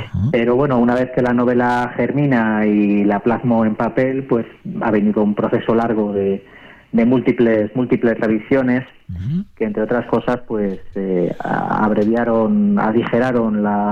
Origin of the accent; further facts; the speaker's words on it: Palma, Balearic Islands, Spain; born there; also born or lived in Madrid / Canary Islands; now in Palencia, Spain; yo no soy de ninguna parte, soy de todas. Nací en Palma de Mallorca, luego volví a nacer en Madrid, luego volví a nacer en Canarias y últimamente ando naciendo por tierras palentinas.